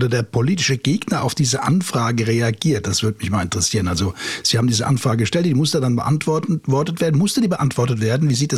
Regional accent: Frankfurt, Hesse, Germany; Ja, also ich spreche ja als Frankfurter

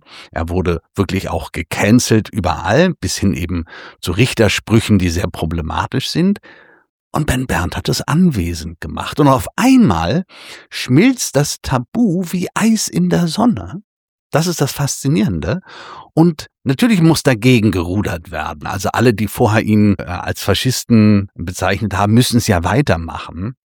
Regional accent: Germany; das kann ich jetzt für mich als Deutscher sagen

